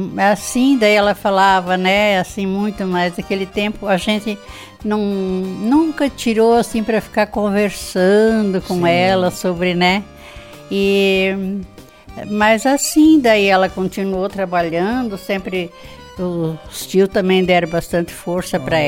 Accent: Urubici, Santa Catarina, Brazil; born there; Então, eu nasci lá em Urubici, daí nós ficamos lá um tempo.

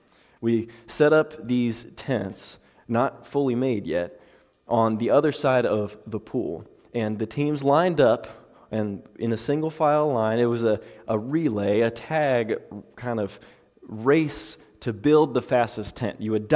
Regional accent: Orlando, Florida, United States; now in Knoxville, United States; But yeah, so I grew up in Orlando, Florida. I transferred up to Johnson University in Knoxville last year, and it's just an amazing place.

